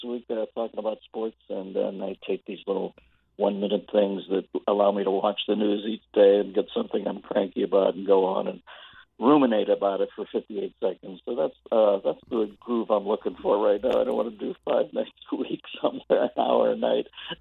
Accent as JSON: {"language": "English", "town": "Pittsburgh", "region": "Pennsylvania", "country": "United States", "said": "I'd have to pick Loyola because I have trouble saying that because I'm from Pittsburgh."}